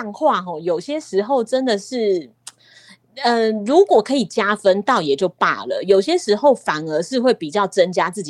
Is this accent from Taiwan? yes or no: yes; Taiwan; first language Taiwanese Hokkien; Chinese is a second language; 我从小就在家里就会讲台语啊，所以我台语写精通好像很合理，对不对？